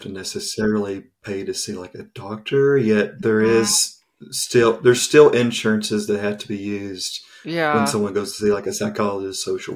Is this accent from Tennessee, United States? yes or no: yes; Tennessee, United States; now in Canada; Yeah, like, I'm from Tennessee